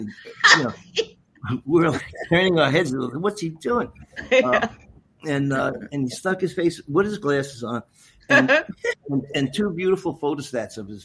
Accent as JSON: {"language": "English", "town": "Astoria", "region": "New York", "country": "United States", "tie": "born or raised there", "said": "I grew up in Astoria, yes. It's right there."}